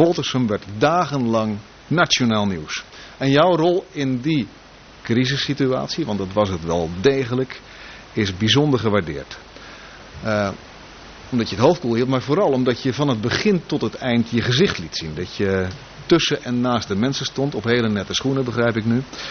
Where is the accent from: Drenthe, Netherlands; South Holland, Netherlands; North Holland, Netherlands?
South Holland, Netherlands; Dordrecht; born there; En dat voor een jongen die zijn roots heeft onder de rook van Dordrecht. Ik ben een geboren Dordtenaar